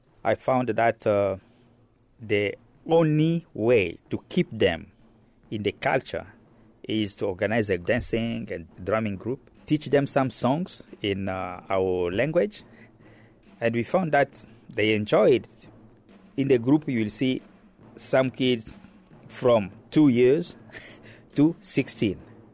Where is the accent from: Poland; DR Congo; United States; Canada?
DR Congo; I am originally from Democratic Republic of the Congo.